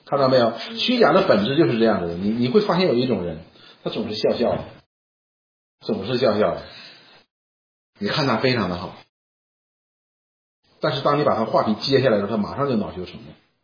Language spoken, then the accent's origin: Chinese; Northeast China, China; 用我们东北话说叫光杆司令。